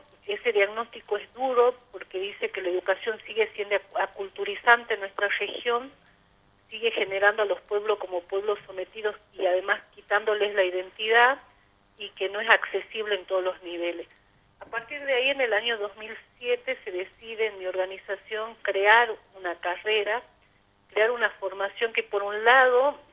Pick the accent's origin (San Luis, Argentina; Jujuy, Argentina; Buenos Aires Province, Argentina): Jujuy, Argentina; Yo soy de la región del norte de Argentina, soy de Jujuy, yo soy colla. En mi provincia hay más de 9 pueblos indígenas.